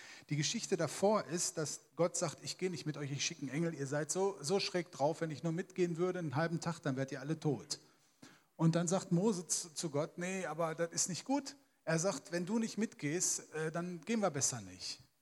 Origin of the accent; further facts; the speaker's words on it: Alpen, North Rhine-Westphalia, Germany; born there; und ich bin dann 66 in Alpen in Nordrhein-Westfalen geboren worden. Aber ich bin Sachse.